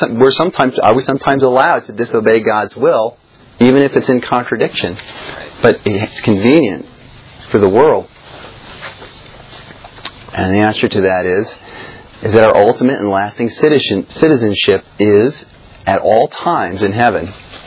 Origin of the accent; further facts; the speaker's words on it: Minnesota, United States; You know, I'm from Minnesota. It's a Democratic state.